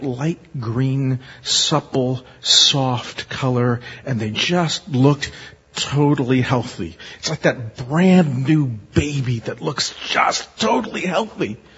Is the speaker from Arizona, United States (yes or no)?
yes; Arizona, United States; I'm from Arizona. We have orange trees in our backyard, and side yard.